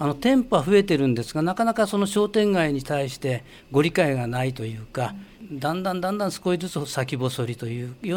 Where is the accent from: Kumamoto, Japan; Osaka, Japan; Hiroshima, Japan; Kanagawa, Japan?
Kanagawa, Japan; Fujisawa; 私は生まれも育ちもこの藤沢で一歩も出たことないんですよ。